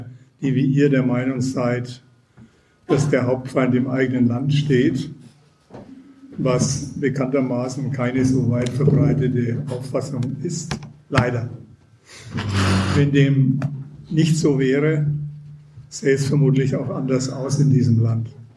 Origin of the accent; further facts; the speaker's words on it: Munich, Bavaria, Germany; Ja, ich komme aus München